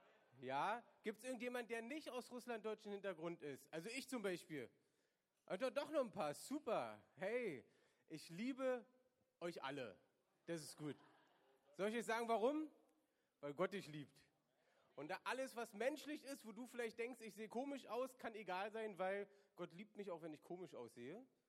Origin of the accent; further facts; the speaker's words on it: East Berlin, Berlin, Germany; ich bin in Ostberlin aufgewachsen. Wir hatten keine christliche Familie